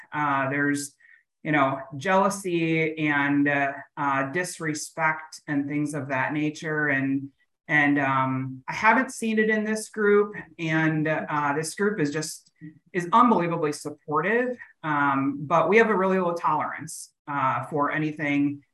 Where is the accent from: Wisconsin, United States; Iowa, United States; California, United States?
Wisconsin, United States; you know, we're from Wisconsin. So, you know, we're traveling many states away.